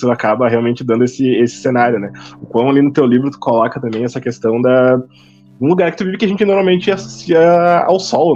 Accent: Rio Grande do Sul, Brazil; Eu sou da região da Serra, né, no Rio Grande do Sul também.

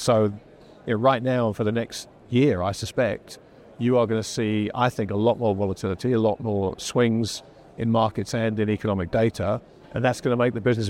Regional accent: England, United Kingdom; I'm English. We know all about the rain.

